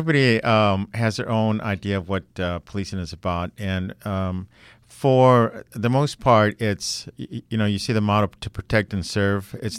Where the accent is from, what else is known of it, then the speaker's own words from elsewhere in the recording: Los Angeles, California, United States; also born or lived in McAllen, Texas; Originally from Texas, McAllen, Texas, but my parents moved here in the early 60s, so I've, you know, been in Angeleno, basically.